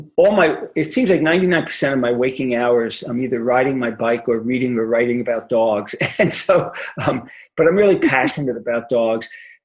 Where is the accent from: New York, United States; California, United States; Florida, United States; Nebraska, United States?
New York, United States; Brooklyn; and I grew up in Brooklyn, New York, or I guess I haven't grown up yet, but I was born in Brooklyn, New York